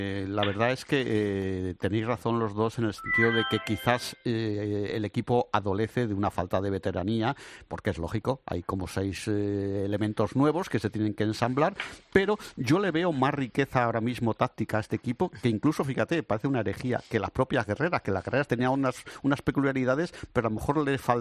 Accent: León, Castile and León, Spain; yo, que soy leonés

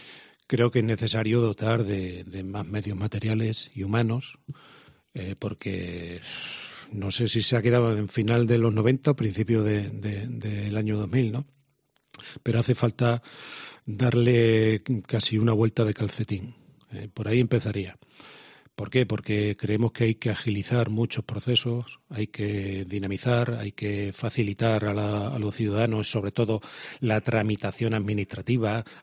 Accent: San Roque, Andalusia, Spain; Yo que he vivido mi infancia, mi adolescencia y juventud en San Roque

